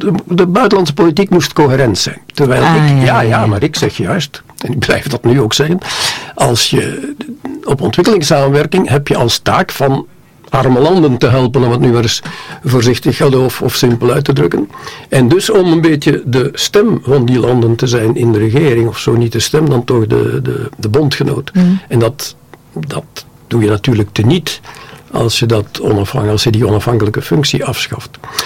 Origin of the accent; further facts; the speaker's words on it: Belgium; waar wij als Belgen trots op mogen zijn.